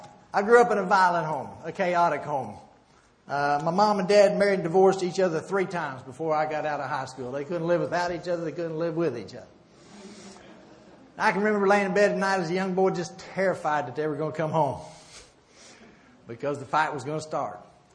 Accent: Oklahoma, United States; moved away; I'm really not from Texas. I'm from Oklahoma, which is an annex of Texas. I moved to Texas about 12 years ago.

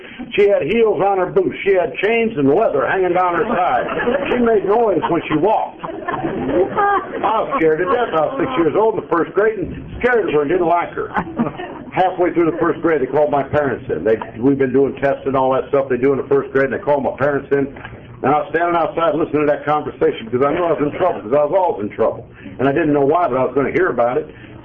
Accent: Cleveland, Ohio, United States; born there; And up there in Ohio, I was born in Cleveland, Ohio, a suburb. I went to a parochial school. That means Catholic.

